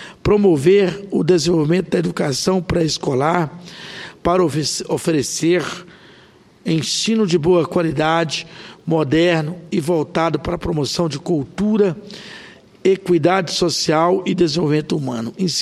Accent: Corumbá de Goiás, Goiás, Brazil; now in Brasília, Brazil; Sou aqui de Corumbá, de Goiás, vizinho aqui, e muito jovem vinha para cá.

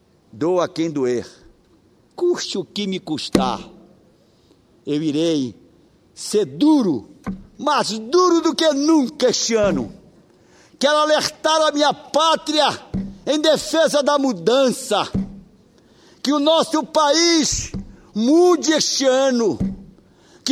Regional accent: Pará, Brazil; born there; visita o meu Marajó, onde eu nasci.

